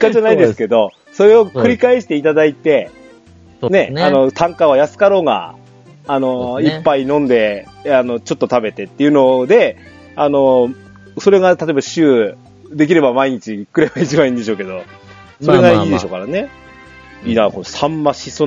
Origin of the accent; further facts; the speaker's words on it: Yamagata, Japan; 私、山形ですけど